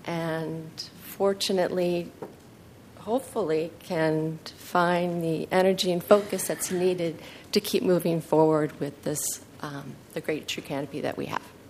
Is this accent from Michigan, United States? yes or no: yes; Detroit, Michigan, United States; now in Portland, United States; I grew up in Detroit, and I watched the urban canopy get destroyed by Dutch elm disease.